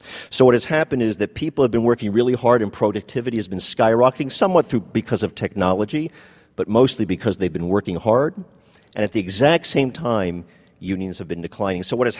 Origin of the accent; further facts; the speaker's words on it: New York, United States; I'm going to be generally using my hand movements like this as a New Yorker